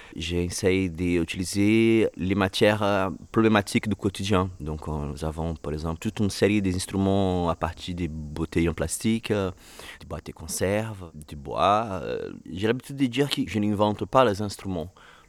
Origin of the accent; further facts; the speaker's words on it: Rio de Janeiro, Brazil; French is a second language; de mes grands-parents qui sont venus du nord-est du Brésil, qui sont en région plus pauvre du Brésil. Je suis de Rio, en fait.